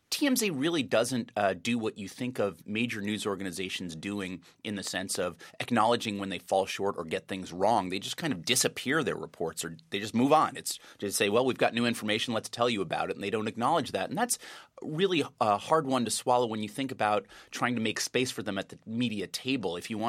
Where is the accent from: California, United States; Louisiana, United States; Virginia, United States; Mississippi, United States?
California, United States; I grew up in Southern California.